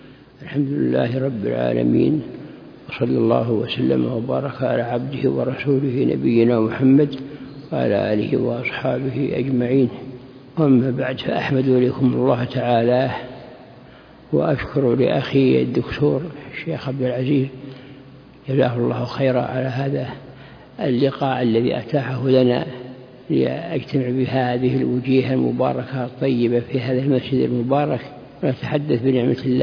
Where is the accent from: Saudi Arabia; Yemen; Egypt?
Saudi Arabia; Unaizah, Al-Qassim; born there; أنا من مواليد عنيزة في القصيم